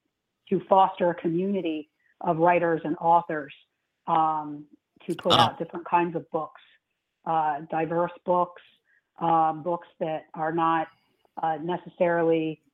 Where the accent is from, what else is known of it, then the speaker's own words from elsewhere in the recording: New Jersey, United States; I grew up in New Jersey, so the racial issues in New Jersey were quite different than they were even in the South in the 80s.